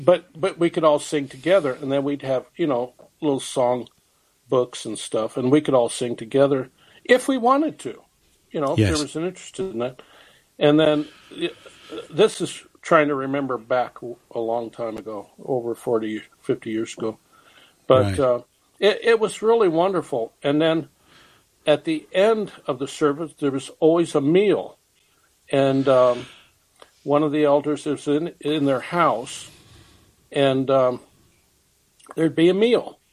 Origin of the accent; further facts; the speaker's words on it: Colorado, United States; I'm from Colorado. I'm native from Colorado.